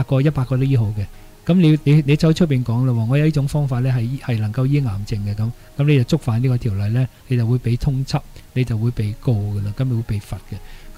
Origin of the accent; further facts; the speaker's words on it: Hong Kong; 其實我們香港人有什麼做得呢？